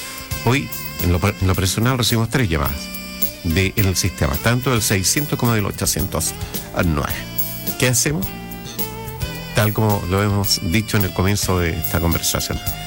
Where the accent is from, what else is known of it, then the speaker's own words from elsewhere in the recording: Chile; el hostigamiento que somos víctimas los chilenos